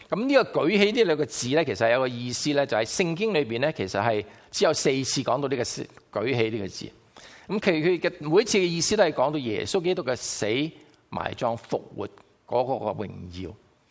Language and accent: Chinese; China; 我们中国人以前呢就比较没有好过多讲爱的字